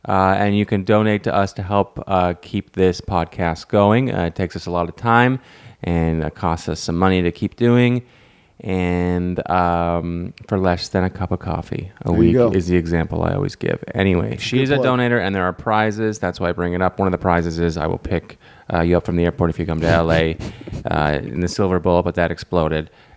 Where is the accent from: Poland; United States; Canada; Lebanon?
Canada; I'm Canadian. Why am I getting no support in my home country?